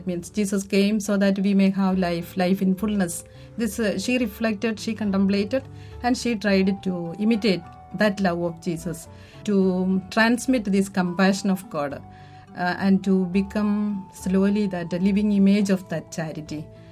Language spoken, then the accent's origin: English; India; English is a second language; now in Rome, Italy; I am coming from India.